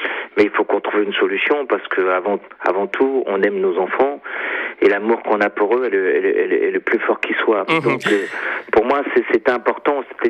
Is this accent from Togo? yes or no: yes; Lomé, Maritime, Togo; Chez nous, à Lomé, en Afrique, on a toujours une pensée pour nos grands-parents.